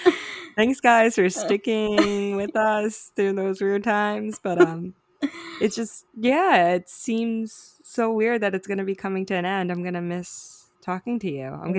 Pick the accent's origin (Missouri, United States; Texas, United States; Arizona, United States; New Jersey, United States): New Jersey, United States; we're from New Jersey and there are two, like, Olympic gold medalist track stars from New Jersey.